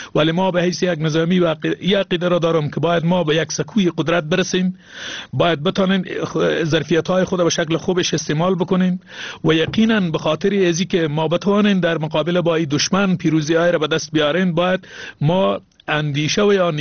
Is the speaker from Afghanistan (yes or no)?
yes; Zabul, Afghanistan; در ولسوالی میزان امو ولایت ما